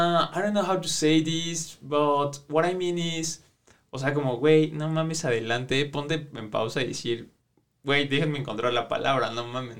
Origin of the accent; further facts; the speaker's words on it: Mexico; accent: Mexican; Y para mí mi flow pues no tiene necesariamente que ver con mi acento mexicano